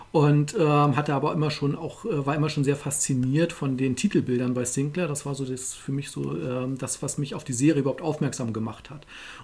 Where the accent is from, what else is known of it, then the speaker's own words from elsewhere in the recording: Uelzen, Lower Saxony, Germany; Ja, also ich wurde vor jetzt genau oder also ziemlich genau 40 Jahren geboren in Uelzen, also in der Lüneburger Heide. Da komme ich ursprünglich her.